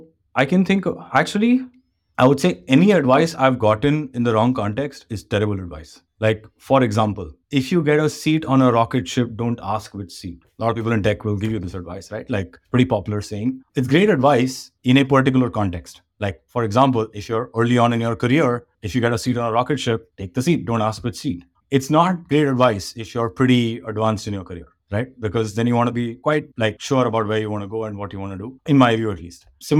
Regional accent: India; When I was younger, I grew up in India.

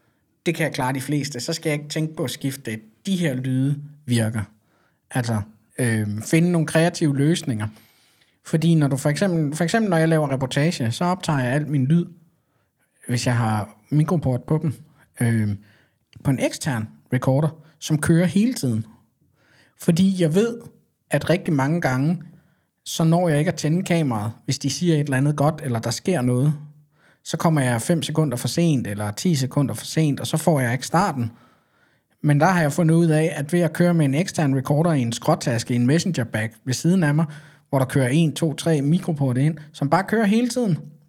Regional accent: Zealand, Denmark; jeg er fra Sjælland og mere jubelidiot

